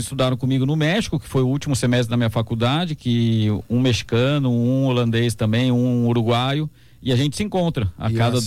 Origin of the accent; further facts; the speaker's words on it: Brazil; Eu falei, não, não, eu sou brasileiro.